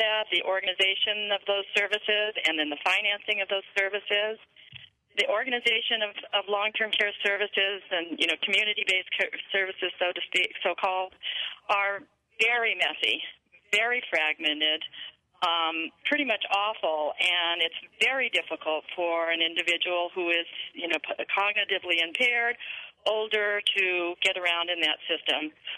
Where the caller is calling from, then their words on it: Berkeley, California, United States; I'm calling from the University of California at Berkeley Research Center on Aging, and I am 62 years old myself